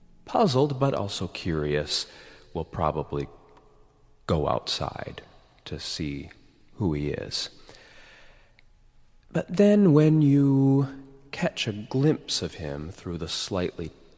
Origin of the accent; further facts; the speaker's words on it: Michigan, United States; I grew up in a small town in Michigan.